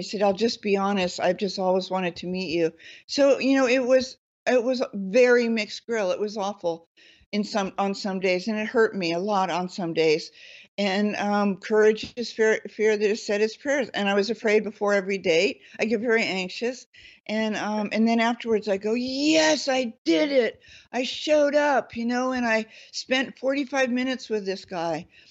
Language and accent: English; California, United States; I mean, I'm born and raised in California, and it was even too California for me.